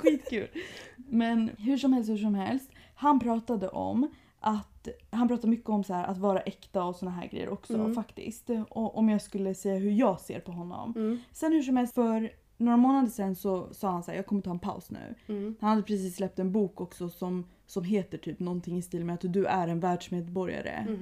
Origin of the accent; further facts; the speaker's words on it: United States; han bara som amerikan, först när jag började resa så insåg jag hur sjukt det är att vi varje morgon i skolan lägger handen på bröstet och sjunger nationalsången.